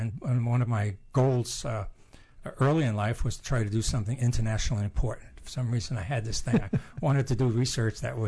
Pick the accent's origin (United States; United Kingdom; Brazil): United States; Bronx, New York; I grew up in the Bronx.